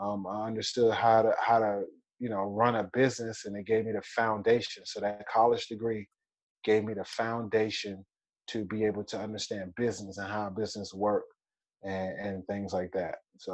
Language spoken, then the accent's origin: English; Washington, District of Columbia, United States; Well, I grew up in Washington, D.C., northeast section of Washington, D.C.